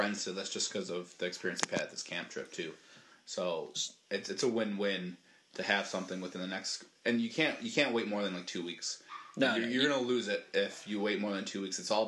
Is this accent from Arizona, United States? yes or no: no; Rochester, New York, United States; I will be heading to my hometown of Rochester, New York.